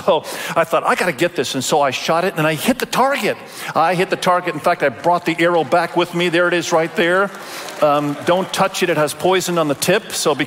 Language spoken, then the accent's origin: English; Indonesia; first language Indonesian; English is a second language; I was raised in Indonesia, and so I was a little nervous, frankly, because when I grew up, English is my second language. And so I spoke Indonesian when I was a kid, and I still remember it